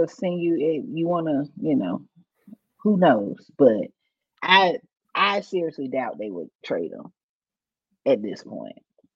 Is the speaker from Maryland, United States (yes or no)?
no; Mississippi, United States; also born or lived in North Carolina; Well, I'm technically from Mississippi, but we're from the great state of North Carolina, and it's a basketball state.